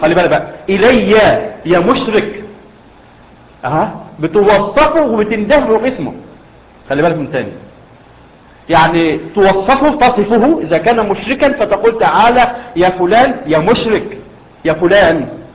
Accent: Egypt; حتى احنا عندنا في مصر يقول لك ايه ده حاطط تحت البلاطه

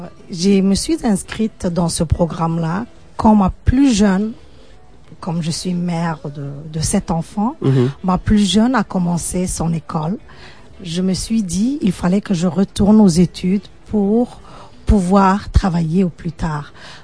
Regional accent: Djibouti; now in Canada; Je suis de l'Afrique de l'Est, je suis de Djibouti.

